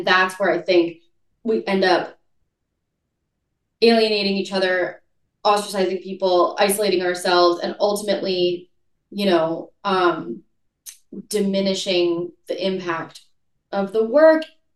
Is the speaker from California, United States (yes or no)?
yes; California, United States; I'm a Californian.